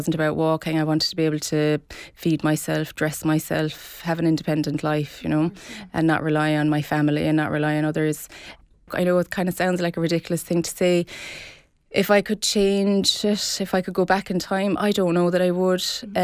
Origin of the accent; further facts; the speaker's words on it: Tralee, Munster, Ireland; I am from Tralee